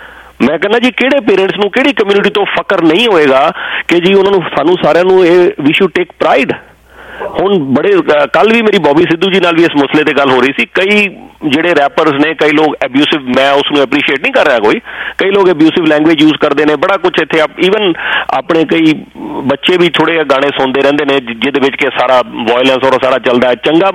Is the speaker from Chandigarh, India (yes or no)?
yes; Chandigarh, India; born there; also born or lived in Jalandhar; ਮੇਰਾ ਜਨਮ ਚੰਡੀਗੜ੍ਹ ਦਾ, ਲੇਕਿਨ ਸਾਡਾ ਪਿੰਡ ਤੋਂ ਹੁਸ਼ਿਆਰ, ਹਾਂਜੀ ਸਾਡਾ ਪਿੰਡ ਸਿਮਰਨ ਜੀ ਹੁਸ਼ਿਆਰਪੁਰ ਜ਼ਿਲ੍ਹੇ 'ਚ ਹੈ